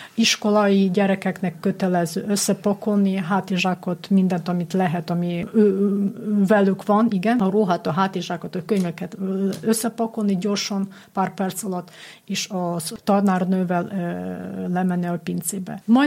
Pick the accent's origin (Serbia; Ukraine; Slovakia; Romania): Ukraine; now in Hungary; mert mégis érezni, hogy mi ukránok vagyunk, nem eredeti magyarok